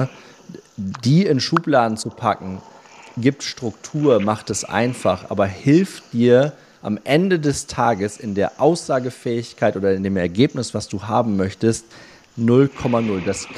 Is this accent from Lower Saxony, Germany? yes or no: yes; Lower Saxony, Germany; von der Hochschule Osnabrück, also so Ecke meiner Heimat, ne? Also unweit von Kloppenburg.